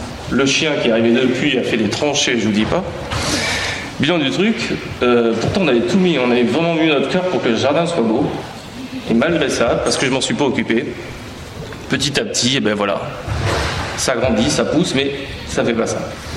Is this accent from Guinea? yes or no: no; Bordeaux, Nouvelle-Aquitaine, France; on est de Bordeaux.